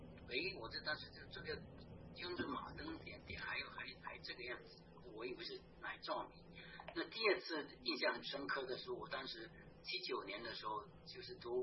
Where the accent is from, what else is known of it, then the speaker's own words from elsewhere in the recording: Fujian, China; born there; 实际上我是出生在福建那边